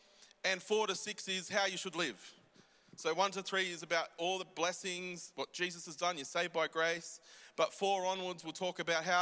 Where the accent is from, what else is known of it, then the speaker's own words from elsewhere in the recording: Sydney, New South Wales, Australia; I grew up in Sydney in the western suburbs, in a suburbs called Mount Druitt.